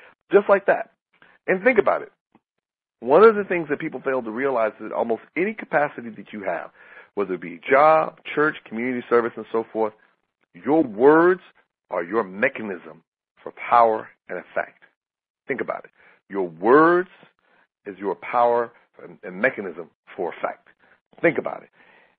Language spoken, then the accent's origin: English; Arkansas, United States; I know I'm going to mess this up because I'm from Arkansas and I mess up stuff all the time